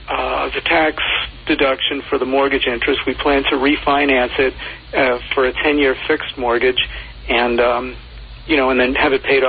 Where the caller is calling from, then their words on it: Lorton, Virginia, United States; also born or lived in Arlington; I moved from Arlington to Lorton, Virginia for love. I like Arlington, but I love my girlfriend better.